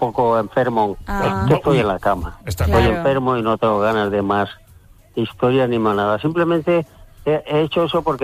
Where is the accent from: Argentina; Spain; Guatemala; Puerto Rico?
Spain; Valencia, Valencian Community; De Valencia.